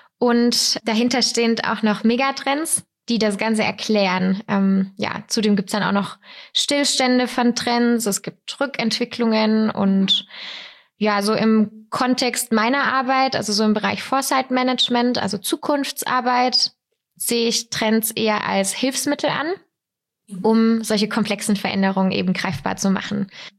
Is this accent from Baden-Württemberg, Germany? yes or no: yes; Weikersheim, Baden-Württemberg, Germany; Ich bin 29 Jahre alt. Ich komme aus Weikersheim